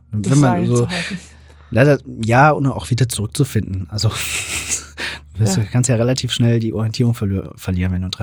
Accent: Thuringia, Germany; Ich komme aus Thüringen

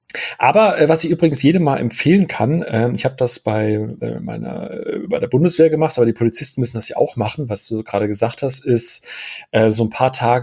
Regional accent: Karlsruhe, Baden-Württemberg, Germany; born there; ich komme hier ursprünglich gebürtig aus Karlsruhe und wurde da auch ein, zwei Mal angehalten.

